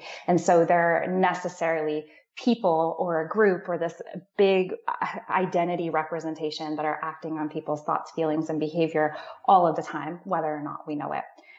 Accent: Denny, California, United States; I grew up in Denny. So for those of you who know like real rural Northern California, I grew up in Denny about an hour and a half from here.

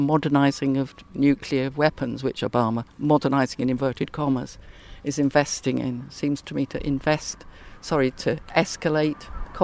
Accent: Ripon, Yorkshire and the Humber, United Kingdom; I come from Ripon.

